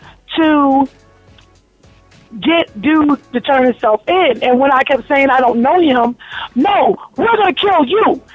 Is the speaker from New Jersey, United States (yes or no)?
yes; New Jersey, United States; I'm born and raised in New Jersey. I got 9 brothers.